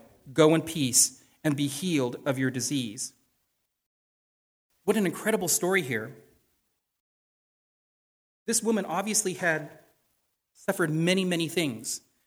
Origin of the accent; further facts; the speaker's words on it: Portland, Maine, United States; being down here in a border town is a much different thing than being up and growing up in Portland. As a matter of fact, when I was in high school and they said you have to take a foreign language, I decided to take French because I thought French would be good because I'm near Canada